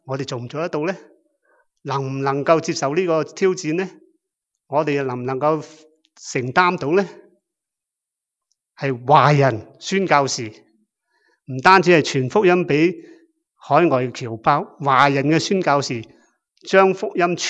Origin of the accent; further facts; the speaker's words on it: China; 我们是中国人，我们都不敢抬头